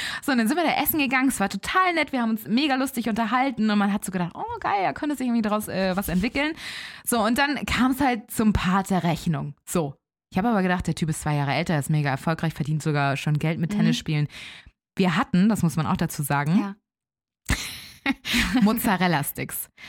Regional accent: Elmshorn, Schleswig-Holstein, Germany; aus Elmshorn, wo ich herkomme.

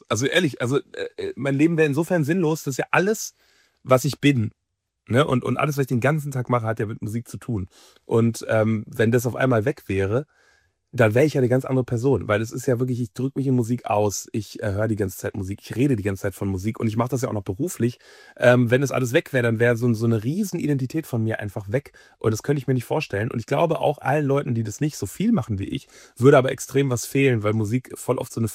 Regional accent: Velbert, North Rhine-Westphalia, Germany; Velbert ist quasi mein Zuhause. Velbert ist meine Heimat. Ich glaube, dass meine Familie und meine engen Freunde da wohnen. Und der Stadtteil Langeberg, in dem ich lebe, der ist so ein bisschen, wird so Stadt der Villen genannt

